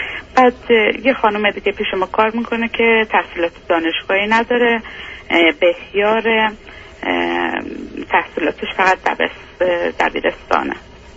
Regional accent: Iran; now in Sweden; تمام همکارای من سوئدی هستن به جز خود من که از ایران میام.

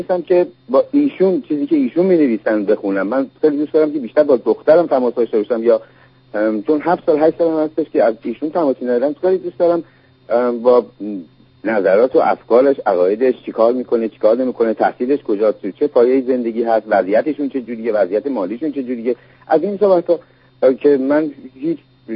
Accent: Iran; ما ایرانی هستیم،

